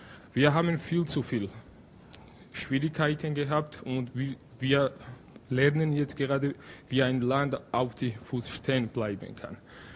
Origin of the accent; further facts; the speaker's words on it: Georgia; German is a second language; moved away as an adult; now in Graz, Austria; Ich komme auch aus Georgien. Ich studiere seit 2009 in Graz an der Kaukasus-Uni, JUS.